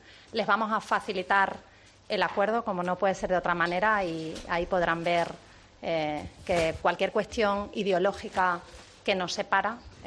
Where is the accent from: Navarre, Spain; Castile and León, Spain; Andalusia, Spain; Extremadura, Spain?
Extremadura, Spain